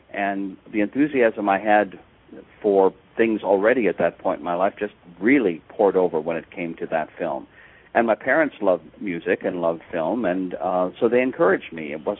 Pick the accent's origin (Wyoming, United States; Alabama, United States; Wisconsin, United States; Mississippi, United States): Wisconsin, United States; That Judy had made other movies that were on the Milwaukee Late Show. I grew up in Wisconsin.